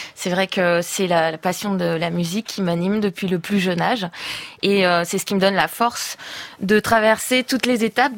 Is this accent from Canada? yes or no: no; France; en tant que Française qui aime follement mon pays